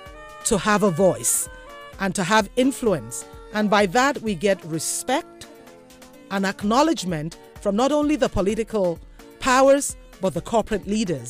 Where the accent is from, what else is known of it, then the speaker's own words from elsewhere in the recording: Nigeria; I'm Nigerian.